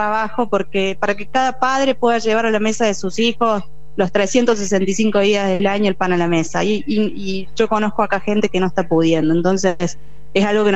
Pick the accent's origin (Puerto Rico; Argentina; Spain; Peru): Argentina; Córdoba; Bueno, yo tengo 38 y me vine de Córdoba.